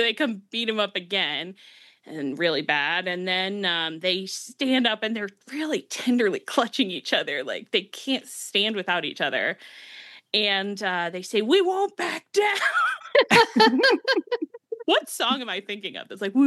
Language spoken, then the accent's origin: English; Delaware, United States; And he's from Delaware and I'm from Delaware.